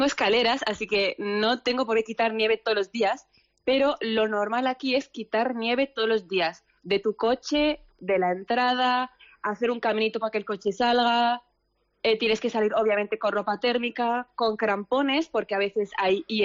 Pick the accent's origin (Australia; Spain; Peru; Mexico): Spain; also born or lived in Morocco; now in Tromsø, Norway; Nací en Marruecos, pero crecí en España.